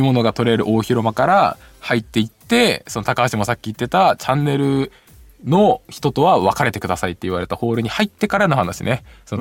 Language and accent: Japanese; Aomori, Japan; 青森県出身で今青森から来てること言いたくねえなっていう気持ちがね湧いてきてね